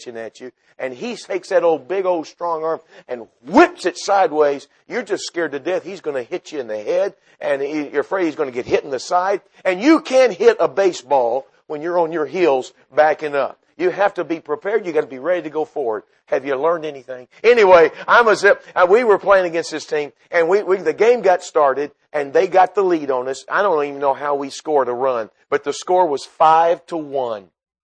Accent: Texas, United States; And I grew up in Texas. In the middle of the summer, it was like 190.

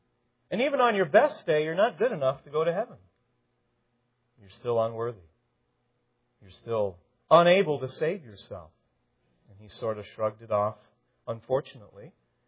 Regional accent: Twin Cities, Minnesota, United States; I remember growing up in the Twin Cities

